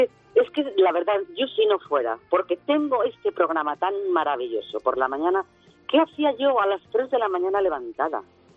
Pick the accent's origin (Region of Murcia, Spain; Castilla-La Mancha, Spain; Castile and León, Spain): Castile and León, Spain; León; ¡Soy leonesa y soy española!